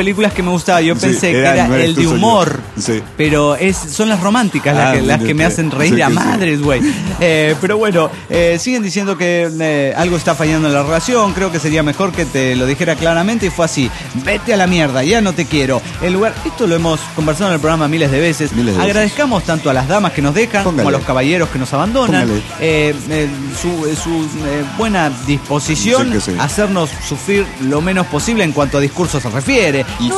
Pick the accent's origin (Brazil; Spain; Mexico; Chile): Mexico; Mexico City; vengo del DF mexicano